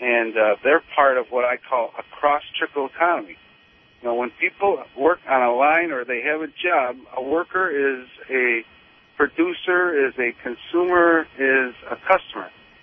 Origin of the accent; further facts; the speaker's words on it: Berkeley, California, United States; also born or lived in Highland Park; I was raised in Berkeley, born in Highland Park, and I knew that, I was a mom and pop type of a community guy that knew how to work for a living, with their hands.